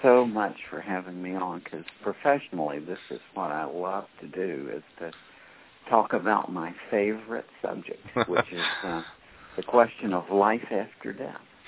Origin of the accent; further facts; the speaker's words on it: Georgia, United States; And I was from Georgia and didn't really attend any sort of religious services or anything.